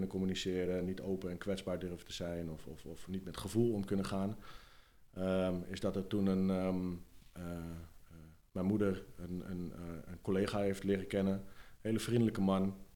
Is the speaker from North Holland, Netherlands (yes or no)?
yes; Haarlem, North Holland, Netherlands; born there; Ik ben geboren in Haarlem.